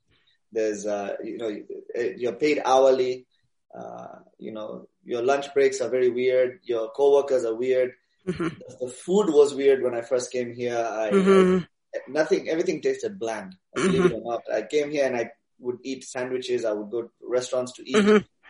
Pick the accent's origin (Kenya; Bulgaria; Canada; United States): Kenya; growing up in Kenya, it's like our friends circle growing up in school, you know, it's pretty diverse. People from different places, people from different tribes. And so it never really occurred to me that I was in Kenya and I was an Indian